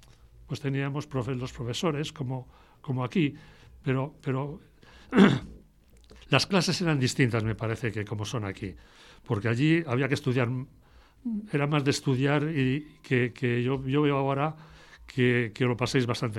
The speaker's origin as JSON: {"language": "Spanish", "town": "Madrid", "region": "Community of Madrid", "country": "Spain", "tie": "born or raised there", "said": "Nací y he vivido siempre en Madrid."}